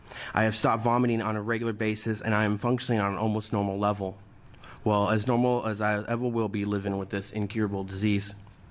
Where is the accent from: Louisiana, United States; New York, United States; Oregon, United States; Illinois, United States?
Oregon, United States; Lowell; I am an Oregonian from Lowell, right outside the Eugene-Springfield area.